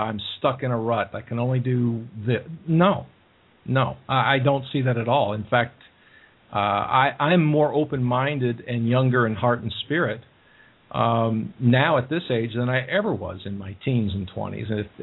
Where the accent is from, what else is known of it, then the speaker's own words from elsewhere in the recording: Texas, United States; I grew up in Texas, and I used to train and break and breed quarter horses for many years